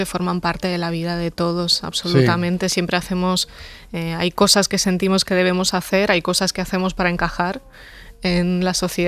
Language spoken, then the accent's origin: Spanish; Region of Murcia, Spain; refugiarme en los libros de la biblioteca de mi pueblo, en Murcia